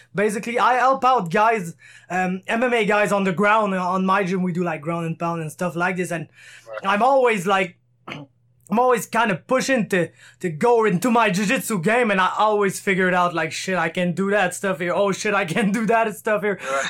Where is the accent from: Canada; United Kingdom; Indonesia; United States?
Canada; Cause I'm a Canadian, so I played hockey.